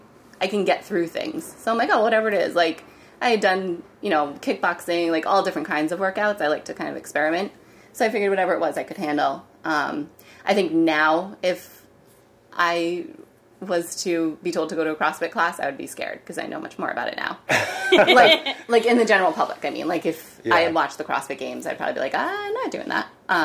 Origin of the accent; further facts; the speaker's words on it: Westerly, Rhode Island, United States; also born or lived in Boston; now in Mystic, United States; I am from Westerly originally, so not far. I lived in Boston for about 7 years, and then I came back to Boston. I moved back to Westerly, and then eventually Mystic.